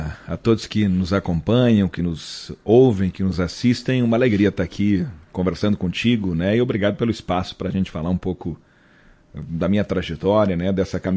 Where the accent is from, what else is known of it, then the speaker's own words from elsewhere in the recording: Passo Fundo, Rio Grande do Sul, Brazil; Nasci em Passo Fundo, né? E aonde morava era Passo Fundo, lá no Capingui, mas hoje pertence a Mato Castelhano, né? A região ali onde a gente morava. Mas natural mesmo de Passo Fundo